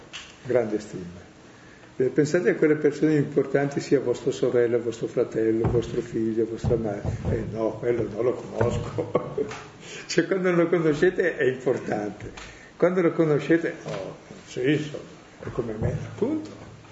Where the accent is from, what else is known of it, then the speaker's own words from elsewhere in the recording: Brescia, Lombardy, Italy; Ma così come sono è col mio carattere, anche se sono bresciano